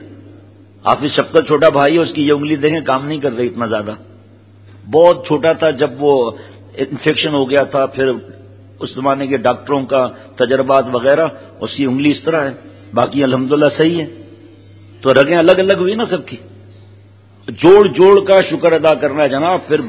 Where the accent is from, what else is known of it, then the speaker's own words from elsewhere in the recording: Karachi, Sindh, Pakistan; گاؤں سے صرف تین گھر کراچی شفٹ ہوئے میرے, کراچی کی میری پیدائش ہے.